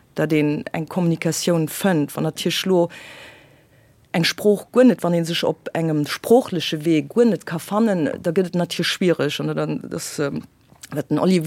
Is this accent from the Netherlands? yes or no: no; Luxembourg; Also, ich komme aus der Deutsch-Lützeburg mit ein bisschen französischer Kultur.